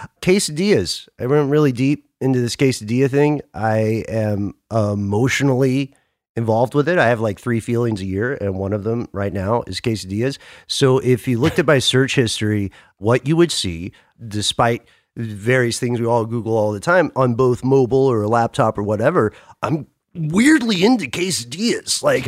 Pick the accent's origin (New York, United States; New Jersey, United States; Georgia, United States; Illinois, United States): Georgia, United States; Atlanta; And also, so as you guys know, I am based in Atlanta. I'm from Atlanta.